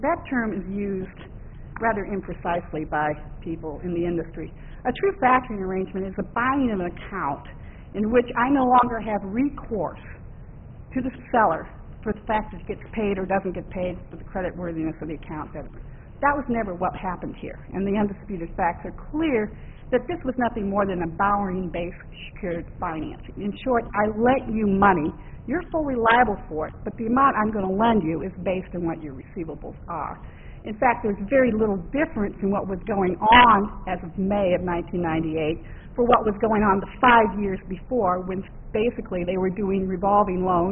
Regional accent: Peoria, Illinois, United States; I'm from Peoria, and as Mr. Barash told you, I'm here today representing Shelby County State Bank.

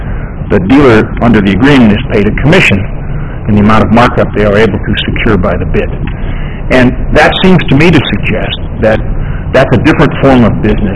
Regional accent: Wisconsin, United States; The statutes that we are talking about originated in my home state in Wisconsin back in 1935

